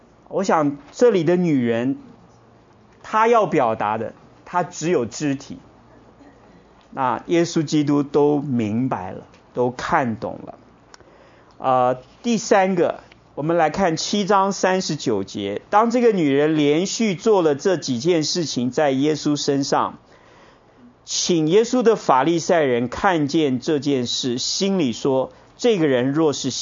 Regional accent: Taiwan; 后来他说你是台湾来的，我说你怎么知道我是台湾来的？我的普通话讲得比你好啊，因为我在中国大陆有时候出差啊，中国大陆北方人说我是南方人

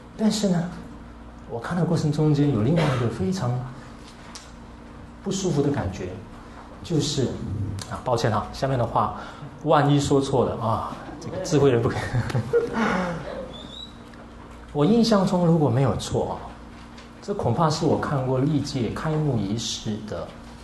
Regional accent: Malaysia; 当然也是因为我来自马来西亚

